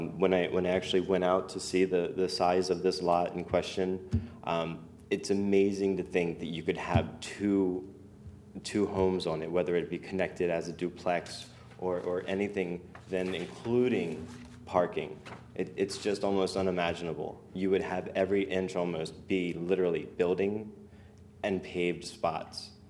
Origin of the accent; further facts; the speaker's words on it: Delaware, United States; I'm from Sussex County originally, so I've always been familiar with it.